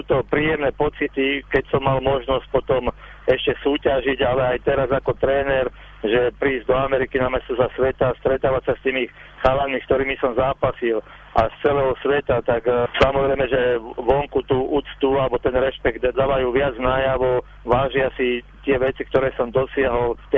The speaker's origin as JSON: {"language": "Slovak", "town": "Prievidza", "region": "Trenčín Region", "country": "Slovakia", "tie": "born or raised there", "also_born_or_lived": "Prague", "moved": "as an adult", "said": "Či to bolo v Prievidzi, kde som vyrastal, alebo neskôr v Prahe, kde som odišiel na vojnu"}